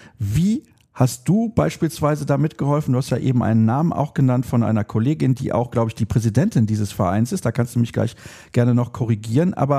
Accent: Solingen, North Rhine-Westphalia, Germany; SG Solingen geholt, also dem Ort, wo ich aufgewachsen bin.

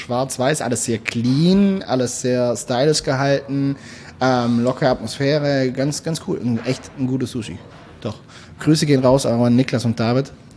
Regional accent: Hamburg, Germany; als Hamburger

